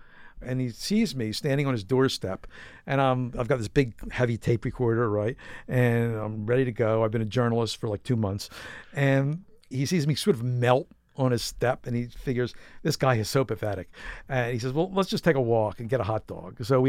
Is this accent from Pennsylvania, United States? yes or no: yes; Philadelphia, Pennsylvania, United States; Then I went back to my hometown of Philadelphia and figured, well, I might as well try to be a writer